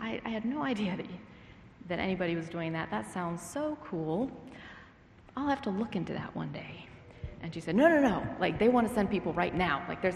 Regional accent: Cincinnati, Ohio, United States; So I grew up in Cincinnati at a church called Bible Chapel of Delhi Hills

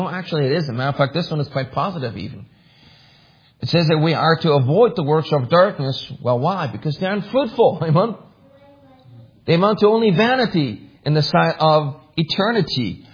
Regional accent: Germany; growing up in Germany, I mean, every boy had to learn how to play soccer.

